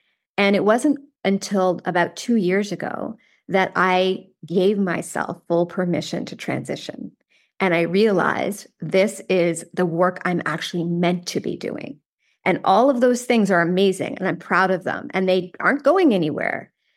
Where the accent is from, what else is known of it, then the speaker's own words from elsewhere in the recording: East Coast, Canada; moved away as an adult; now in United States; I grew up on the East Coast of Canada. I went to McGill. I did my MBA at U of T, and then I moved to California and with my husband